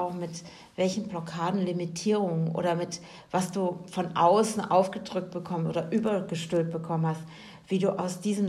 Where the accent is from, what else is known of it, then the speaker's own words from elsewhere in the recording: Germany; Und ich als Deutsche sage jetzt, vom 4. bis zum 7. Juni findet das Ganze nämlich in der Schweiz statt